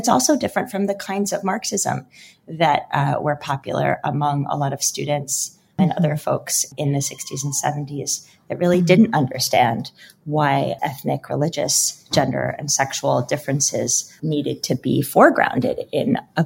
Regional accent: United States; And growing up in the United States, I saw the toll that the Iranian Revolution, the hostage crisis, the hostilities and demonization towards Iran.

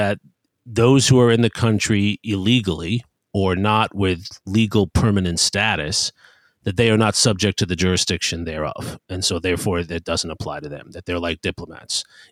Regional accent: New York City, New York, United States; born there; I was born in New York City. I would be an American citizen

